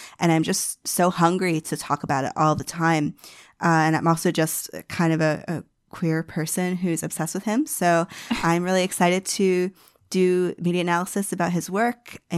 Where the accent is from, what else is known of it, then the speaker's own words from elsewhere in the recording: New York, United States; I'm a New Yorker inching towards 30 with a cat